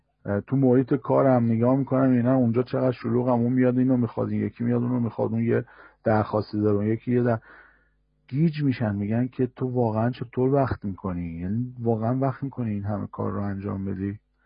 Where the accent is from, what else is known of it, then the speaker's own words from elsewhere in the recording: Iran; شاید مثل من که از ایران اومدم